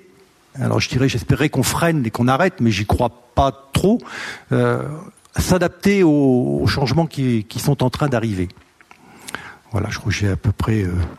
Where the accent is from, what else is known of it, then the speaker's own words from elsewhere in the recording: Normandy, France; Alors moi, je suis normand et moitié breton de l'autre côté.